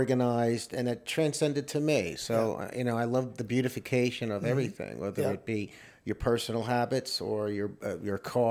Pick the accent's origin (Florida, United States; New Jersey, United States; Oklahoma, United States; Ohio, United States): New Jersey, United States; North Arlington; Yeah, I was born in Jersey City, North Jersey, Bergen County. And we lived in North Arlington.